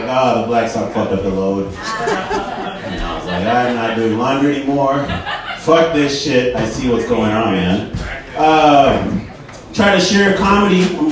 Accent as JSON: {"language": "English", "town": "Boston", "region": "Massachusetts", "country": "United States", "said": "I know these are New York guys. I'm actually from Boston."}